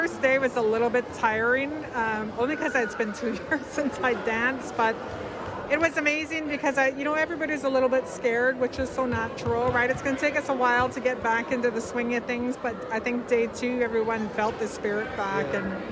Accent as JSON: {"language": "English", "region": "British Columbia", "country": "Canada", "lives_now": "Vancouver, Canada", "said": "Originally Loch Balams in Haida Gwaii. I live in Vancouver and part-time here up in the beautiful Naas Valley."}